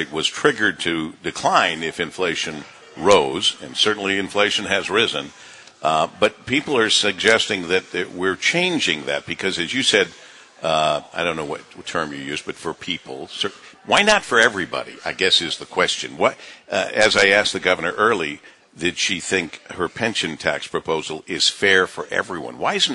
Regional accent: Monroe, Michigan, United States; mostly Michigander most of my life, born and raised in Monroe

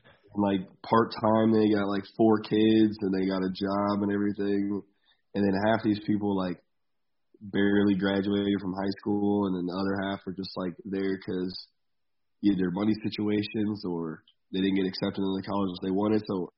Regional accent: Iowa, United States; We're from Iowa.

